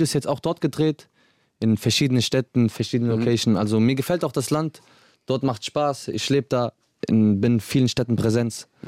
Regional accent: Casablanca, Morocco; also born or lived in Agadir; Ich komme aus Casablanca und Agadir, deswegen

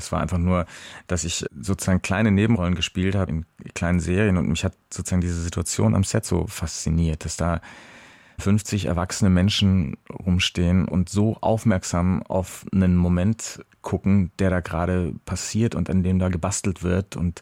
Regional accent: Munich, Bavaria, Germany; Ich bin in München aufgewachsen, in Trudering

